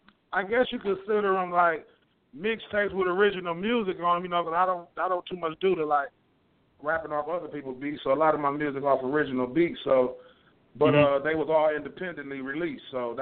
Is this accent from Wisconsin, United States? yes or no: yes; Milwaukee, Wisconsin, United States; So, you know, by the time we get done talking and you hearing the music, you'll never think I was from Milwaukee.